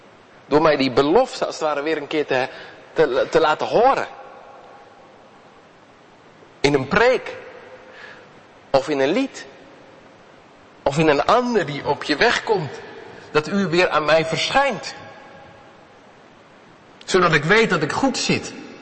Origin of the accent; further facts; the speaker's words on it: Harderwijk, Gelderland, Netherlands; In Harderwijk, waar ik opgroeide, was dus vlak achter mijn huis was nog een stuk met een spoorlijn en een taluut en zo.